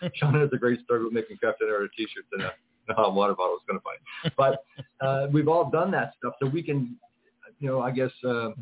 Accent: the Maritimes, Canada; we're from Atlantic Canada, the maritime region of Canada.

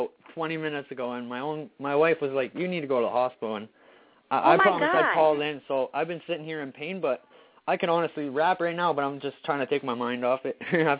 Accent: Alberta, Canada; now in Ottawa, Canada; I'm from Canada. I'm in Ontario right now, just outside of Ottawa. I'm from Alberta, though.

